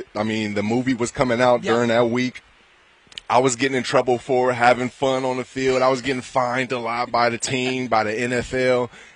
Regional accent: California, United States; now in San Diego, United States; So I'm from the Bay Area, and we got the Sharks out there. Yeah. But I live in San Diego

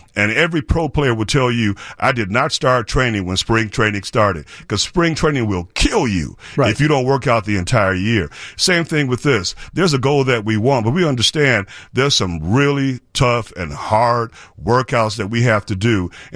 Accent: United States; And as an American, our history in terms of the American Revolution and not wanting to be subjects of the British crown

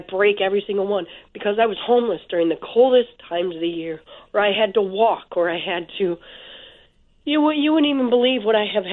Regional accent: Wisconsin, United States; I'm from Wisconsin.

